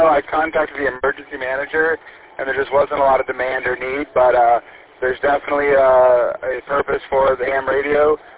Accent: Midland, Michigan, United States; you know, I'm from Midland, and they're so well-funded with emergency stuff

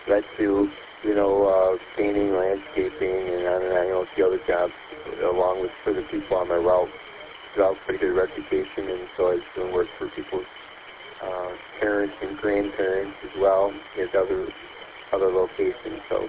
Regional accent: Detroit, Michigan, United States; moved away; I grew up in Detroit, so even though I don't live there, I haven't lived there in many, many years.

